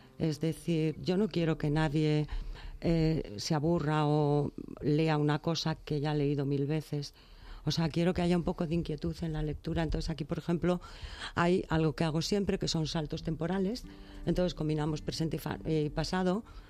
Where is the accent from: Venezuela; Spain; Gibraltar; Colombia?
Spain; Bilbao, Basque Country; moved away as an adult; now in Madrid, Spain; yo nací en Bilbao y estuve viviendo allí hasta los 18 años. Y luego viví en Madrid, bueno, vivo en Madrid, de hecho.